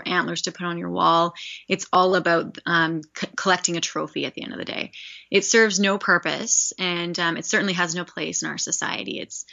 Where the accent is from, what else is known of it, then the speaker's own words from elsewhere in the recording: Saskatoon, Saskatchewan, Canada; Yes, so Saskatoon is my hometown, born and raised there